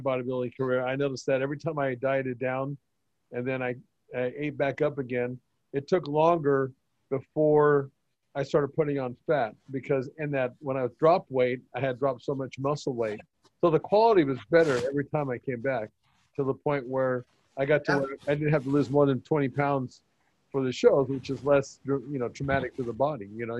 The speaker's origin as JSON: {"language": "English", "country": "United States", "said": "which is mind-boggling to me coming from the United States"}